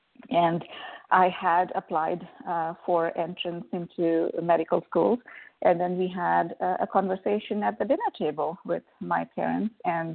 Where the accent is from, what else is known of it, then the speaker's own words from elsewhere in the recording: Mumbai, Maharashtra, India; So I was born in Mumbai, India, and essentially grew up in an academic environment.